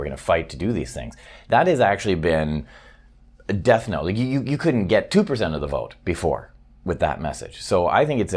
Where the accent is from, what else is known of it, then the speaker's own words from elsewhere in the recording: Vancouver, British Columbia, Canada; I don't know if I can live in Vancouver, my hometown, in 5 years